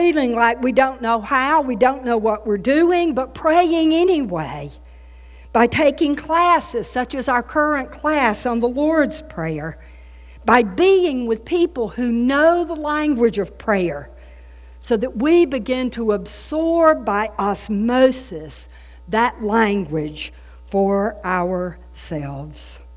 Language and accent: English; the South, United States; accent: southern; With my strong southern accent, I couldn't pronounce the words.